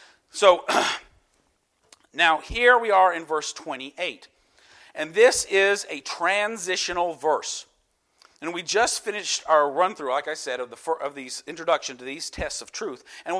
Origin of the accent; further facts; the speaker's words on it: United States; I'm American, I got rights and rights and rights.